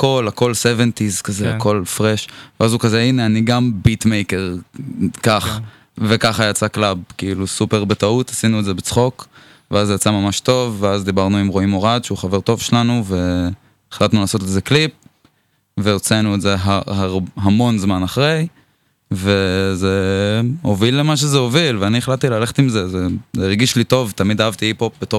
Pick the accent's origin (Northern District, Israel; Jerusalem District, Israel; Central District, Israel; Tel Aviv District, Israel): Northern District, Israel; Beit Jann; also born or lived in Eilat; וההורים שלי מכפר בית ג'אן, ואני נולדתי באלת, בזמן שאבא שלי עבד בחייבר, בקקל, והוא התאהב באזור ונשאר שם, ואני נולדתי כשהוא היה שם. עשיתי שם את הגן, ואז עברתי לכפר לעשות שם יסודי, ללמוד ערבית